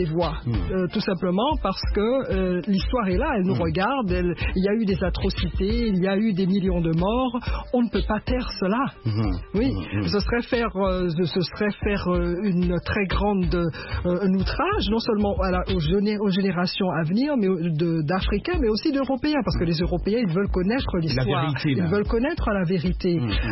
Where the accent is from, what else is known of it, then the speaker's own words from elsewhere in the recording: Martinique; first language French; Je suis de la Martinique. Ma famille est d'origine de la Martinique.